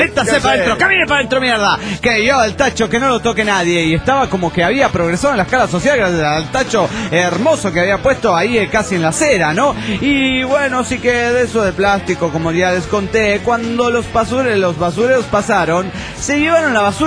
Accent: Alberdi, Tucumán, Argentina; Mi pueblo se acostumbra a sacar la basura a la 1 de la tarde.

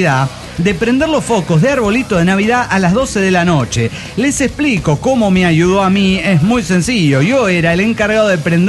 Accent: Argentina; quería decirles algo que acontece en mi país, la República Argentina.

